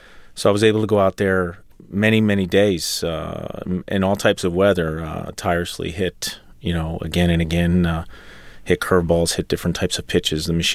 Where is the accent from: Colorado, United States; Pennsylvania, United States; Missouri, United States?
Pennsylvania, United States; Philadelphia; And fortunately, I grew up in Philadelphia area, and I was able to watch the great Phillies teams of the 70s.